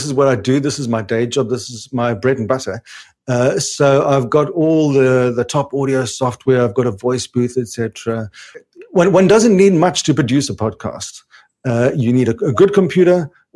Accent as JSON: {"language": "English", "country": "South Africa", "lives_now": "Germany", "said": "after I had just moved to Germany. I'm from South Africa."}